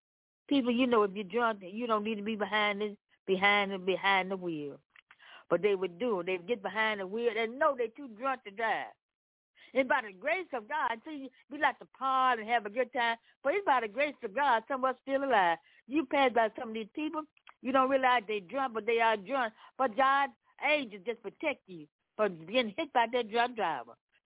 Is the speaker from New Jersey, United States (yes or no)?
no; Memphis, Tennessee, United States; Yes, I am. Yes, I am. I'm from Memphis, Tennessee, on this first Sunday in May.